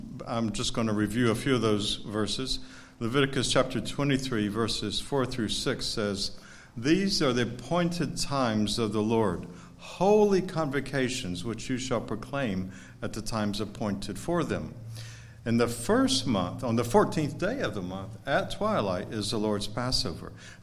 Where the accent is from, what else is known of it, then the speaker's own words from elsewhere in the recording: the South, United States; You heard that I'm from the South, so shalom, y'all.